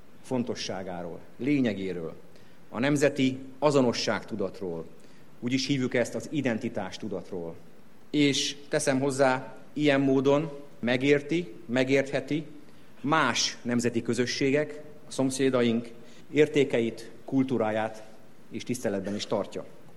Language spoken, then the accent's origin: Hungarian; Hungary; Mert Magyarország a mi szülőföldünk.